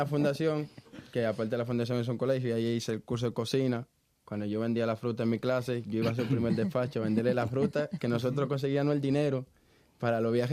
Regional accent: Dominican Republic; moved away as an adult; now in Spain; Soy dominicano, pero vivo en España

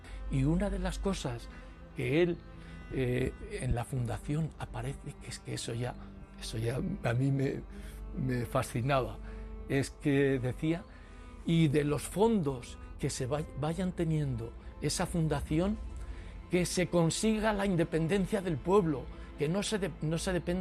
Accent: Algete, Community of Madrid, Spain; Empecé a interesarme por la historia de Algete porque no había nada, yo quería saber cosas de mi pueblo.

